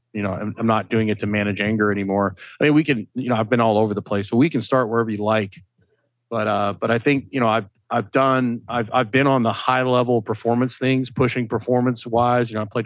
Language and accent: English; Canada; I'll talk metric. I am Canadian, so I can talk metric with you.